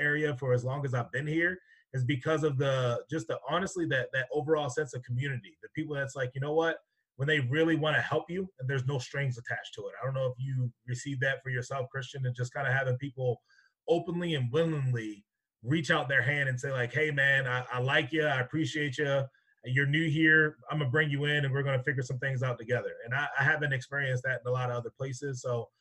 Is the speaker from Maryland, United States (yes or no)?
yes; Baltimore, Maryland, United States; also born or lived in Rhode Island / Georgia; now in Binghamton, United States; Like I said, I was born and raised in Baltimore, had the opportunity to live in Rhode Island for 4 years, and then I moved down to Georgia.